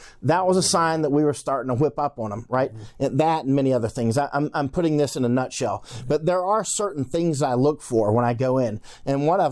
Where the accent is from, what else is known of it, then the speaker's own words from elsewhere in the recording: United States; And I'm American. I love my country. My mother's side came in 1609, right?